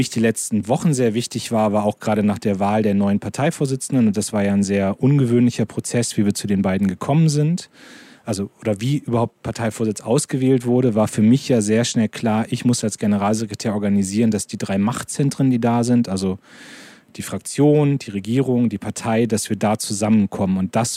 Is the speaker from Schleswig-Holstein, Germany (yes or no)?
no; Lower Saxony, Germany; ich komme aus Niedersachsen, da ist noch alles in Ordnung.